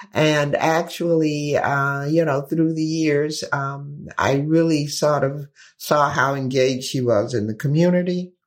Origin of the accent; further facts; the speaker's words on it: Albany, Georgia, United States; Well, certainly, I grew up, I was born in Georgia and grew up in Albany, Georgia.